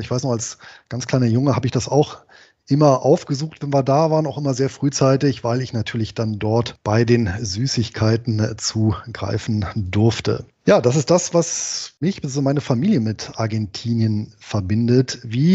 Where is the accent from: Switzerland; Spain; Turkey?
Spain; Galicia; meine Heimatregion, ich glaube, das hatte ich ja auch schon mal hier gesagt, das ist ja der äußerste Nordwesten Spaniens. Das bergige und recht zerklüftete Galizien, weit abseits der politischen und wirtschaftlichen Zentren des Landes.